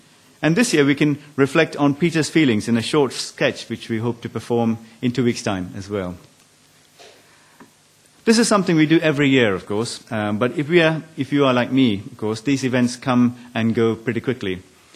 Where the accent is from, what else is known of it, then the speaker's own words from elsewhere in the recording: India; I remember growing up in India, where religion is always openly practiced.